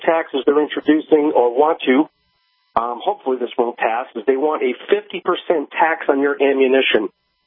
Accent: Connecticut, United States; Well, hey, in my home state of Connecticut here, we're facing some very tough economic times

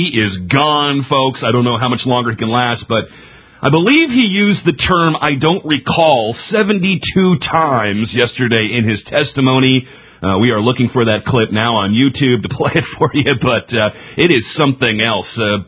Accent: Washington, United States; massive outrage in the state of Washington, my home state, where I ran around in short pants as a little boy, has now decided to repeal and ban the Real ID Act.

